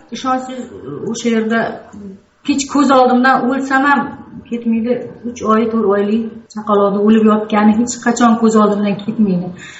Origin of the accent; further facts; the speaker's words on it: Andijan, Andijan Region, Uzbekistan; Men o'zim aslan andijonlikman. Shu Andijon voqeasi bo'lgan paytda men andijonlik edim.